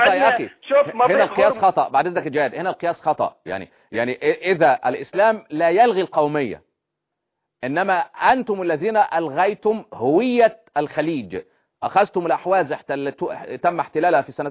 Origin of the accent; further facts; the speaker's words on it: Egypt; عندنا في مصر